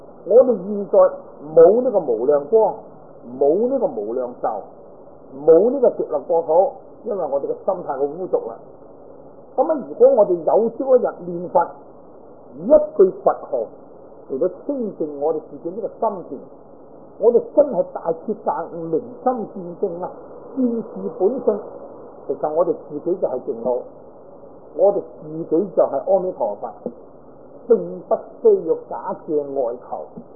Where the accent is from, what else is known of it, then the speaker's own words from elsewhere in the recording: China; 在我哋中国人嚟讲咧，应该都好闻名。